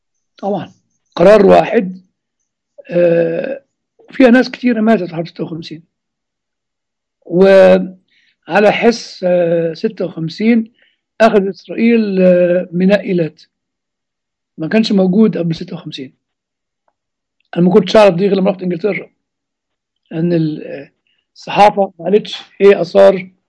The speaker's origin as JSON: {"language": "Arabic", "country": "Egypt", "said": "يعني هو أكتر حاجة موجودة عندنا في مصر على كل المستويات"}